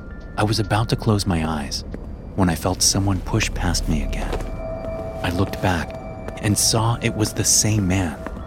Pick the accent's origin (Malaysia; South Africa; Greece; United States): Greece; English is a second language; I had taken a short break from my God-given assignment to visit her in my home country of Greece.